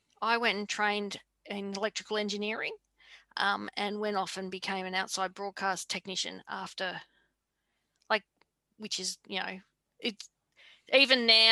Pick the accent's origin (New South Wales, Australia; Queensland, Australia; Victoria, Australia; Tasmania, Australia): Victoria, Australia; So I grew up in South Gippsland on a dairy farm, daughter of a dairy farmer and a deep sea fisherman.